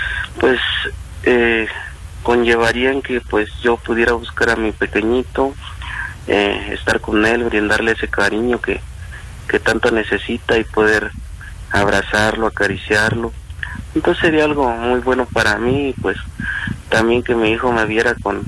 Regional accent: Michoacán, Mexico; now in Querétaro, Mexico; Soy originario de Michoacán, pero vivo en Querétaro. Ya tengo como 10 años viviendo en Querétaro.

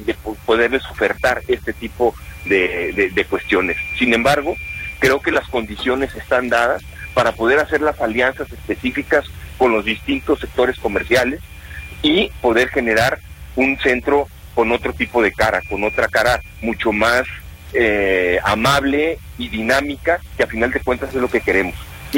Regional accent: Guadalajara, Jalisco, Mexico; nosotros como sociedad, como tapatíos, como miembros de una ciudad de 5 millones de habitantes

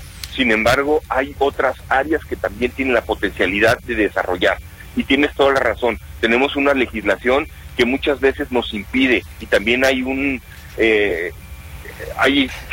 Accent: Guadalajara, Jalisco, Mexico; nosotros como sociedad, como tapatíos, como miembros de una ciudad de 5 millones de habitantes

